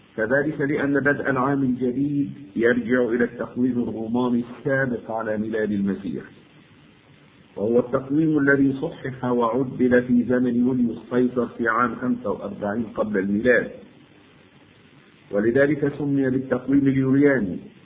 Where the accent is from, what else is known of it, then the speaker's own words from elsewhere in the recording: Egypt; أعاد الله أمثال هذا اليوم على بلدنا مصر وبلاد الشرق الأوسط وسائر بلاد المعمورة بالخير والسلام والبركات